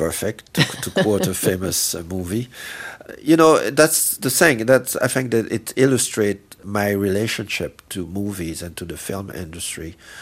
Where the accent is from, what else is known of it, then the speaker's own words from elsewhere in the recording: Haiti; I grew up in Haiti watching John Wayne, watching Opalon Cassidy, watching Tarzan.